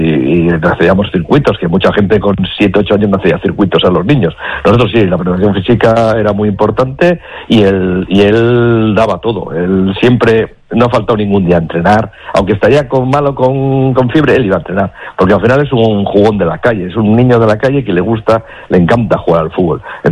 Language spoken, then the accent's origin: Spanish; Basauri, Basque Country, Spain; Yo soy de Basauri, vamos.